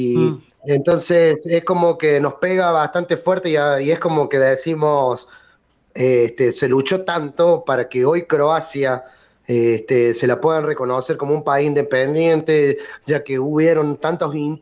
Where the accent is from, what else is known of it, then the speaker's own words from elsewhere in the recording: Córdoba, Argentina; Yo primero viví en Córdoba